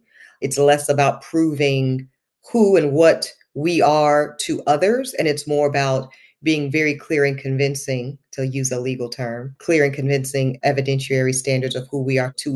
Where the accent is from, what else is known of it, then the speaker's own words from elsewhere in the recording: American South, United States; speaking about this Black girl she was raising, me … growing up in the American South, that I would have to contend with a lot of preconceptions and misnomers about who I was as a Black woman in America.